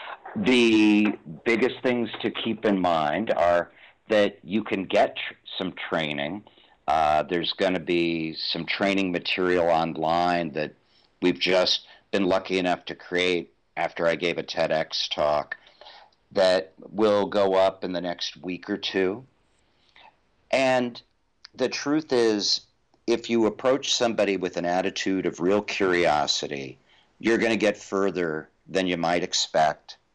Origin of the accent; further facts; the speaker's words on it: Chillicothe, Ohio, United States; I grew up in Chillicothe, Ohio, a small town.